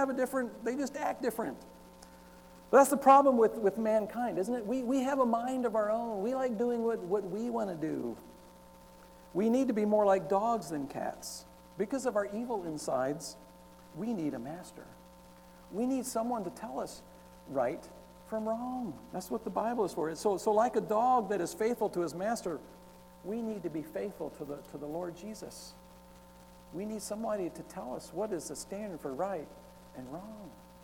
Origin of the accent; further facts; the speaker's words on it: Texas, United States; maybe it's because I'm from Texas.